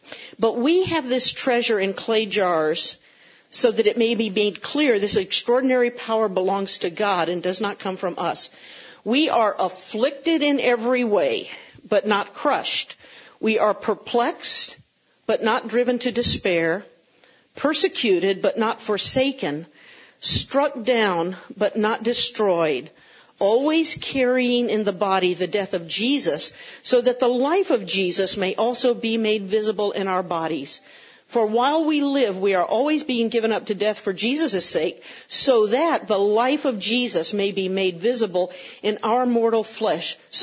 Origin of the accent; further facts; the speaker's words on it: Florida, United States; I grew up in South Florida